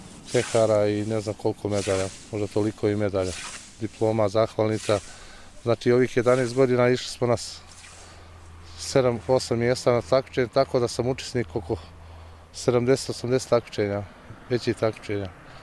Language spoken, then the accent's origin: Serbian; Bosanski Petrovac, Federation of Bosnia and Herzegovina, Bosnia & Herzegovina; dolazim iz Bosanskog Petrovca, sela Smoljane.